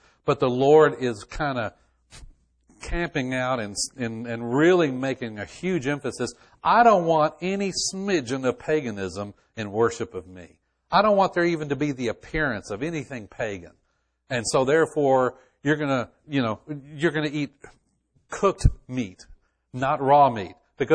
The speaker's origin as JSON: {"language": "English", "region": "Texas", "country": "United States", "said": "Sounds good to me, being a Texan."}